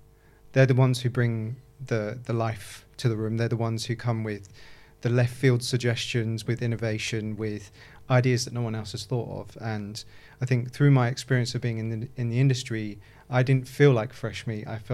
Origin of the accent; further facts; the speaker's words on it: United Kingdom; myself as a British Iraqi man to be a representation for the next Arab, Asian, whatever you name it, person